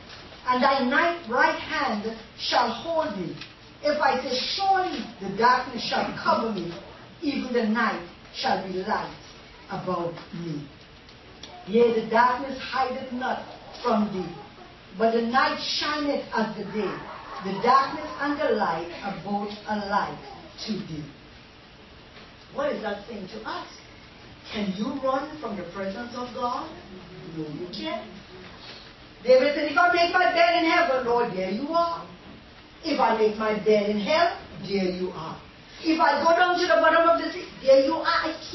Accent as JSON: {"language": "English", "region": "Port of Spain", "country": "Trinidad & Tobago", "tie": "born there", "said": "I remember back home, we had some relatives. I'm a city girl. I was born in Trinidad, Port of Spain."}